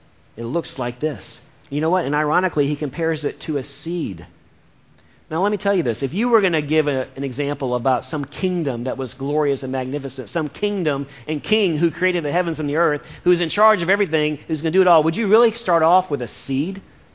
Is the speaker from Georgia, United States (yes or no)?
yes; Atlanta, Georgia, United States; yeah, I'm from Atlanta, Georgia. And growing up there and spending a lot of time even in Alabama before I came down here